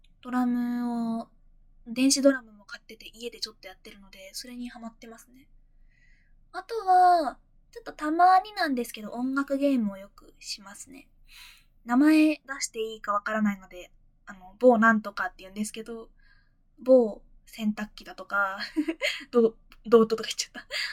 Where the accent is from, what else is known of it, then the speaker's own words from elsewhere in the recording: Fukuoka, Japan; accent: Hakata dialect; 出身地は福岡です。博多弁で喋ります。